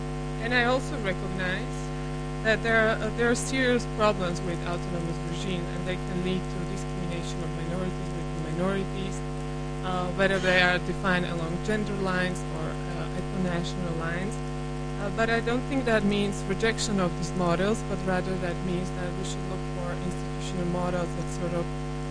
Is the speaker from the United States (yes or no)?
no; Canada; And as Canadian